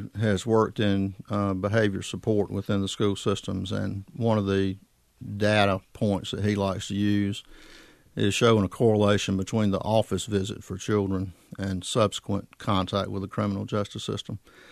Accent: Garner, North Carolina, United States; I did grow up in Garner. I graduated from Garner Senior High School in 1976.

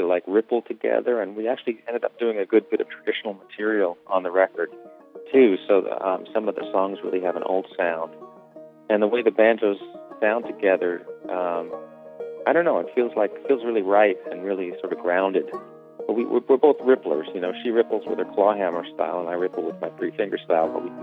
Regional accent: New York City, New York, United States; You know, here I am growing up in New York City, and I hear bluegrass banjo

